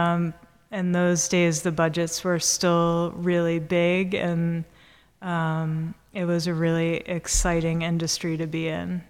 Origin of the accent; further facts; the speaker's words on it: Melrose, Massachusetts, United States; Yes, I grew up in Melrose, so at the end of the Orange Line T, so it's about 11 miles north. Yeah, so I'm a Boston Irish girl.